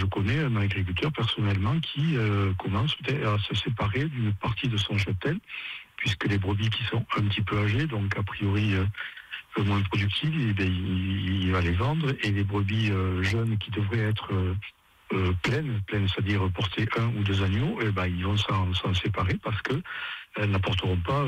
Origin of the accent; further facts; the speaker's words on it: Occitanie, France; Moi, je suis d'Aveyron, c'est un territoire d'élevage, de pastoralisme, de brebis